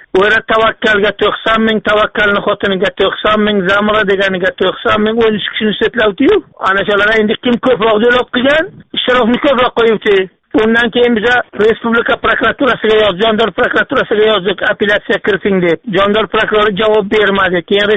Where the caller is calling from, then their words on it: Russia; Rossiyaga ishlashga, pul ishlashga keldik. Hozir Rossiyadan qo'ng'iroq qilyapman sizga.